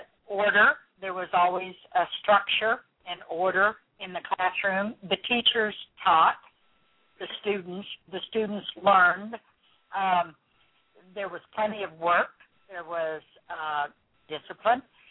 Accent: Iowa, United States; Now, I grew up in Iowa, and I attended public school in a small farming community.

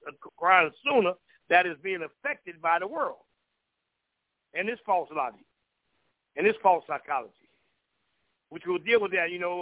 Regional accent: Ohio, United States; also born or lived in Florida; I don't know what flight that was, because you know, I'm from Ohio, but I used to be down here most of my life when I was young too.

